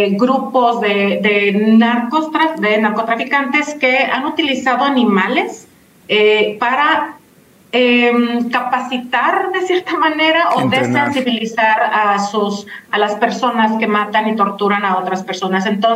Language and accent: Spanish; Mexico; Nosotros, como mexicanas y mexicanos, estamos buscando paz.